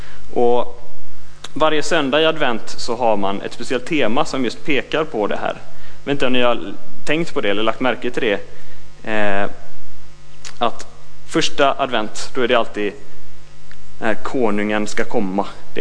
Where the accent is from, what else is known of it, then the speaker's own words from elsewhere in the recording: Jonsered, Västra Götaland County, Sweden; Jag är från Jonsered.